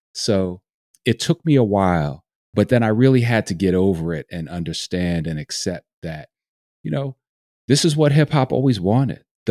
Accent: New York City, New York, United States; also born or lived in Dutchess County; And growing up in New York City and then in upstate New York in Dutchess County in the late 70s and early 80s, seeing hip hop take shape right before my eyes

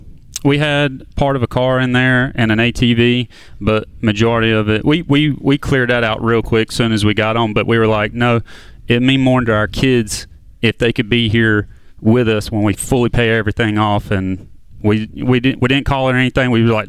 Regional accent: Raleigh, North Carolina, United States; We're from Raleigh, North Carolina.

